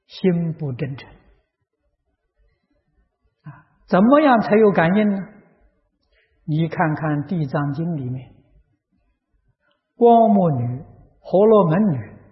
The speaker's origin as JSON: {"language": "Chinese", "region": "Guizhou", "country": "China", "tie": "born or raised there", "said": "我过去小时候在贵州念书啊"}